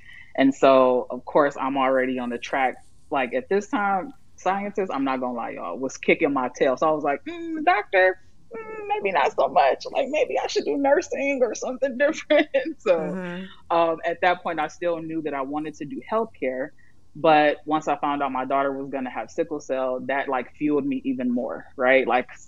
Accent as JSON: {"language": "English", "town": "Inkster", "region": "Michigan", "country": "United States", "tie": "born or raised there", "also_born_or_lived": "Detroit", "said": "I'm a family nurse practitioner by education. I was born and raised in Detroit, grew up in Inkster."}